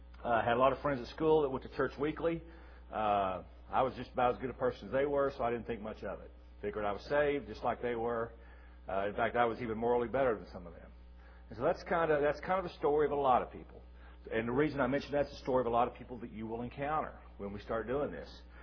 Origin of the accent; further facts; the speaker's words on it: Arkansas, United States; I went to school in Tahlequah, I grew up in Arkansas, and everybody professed Christianity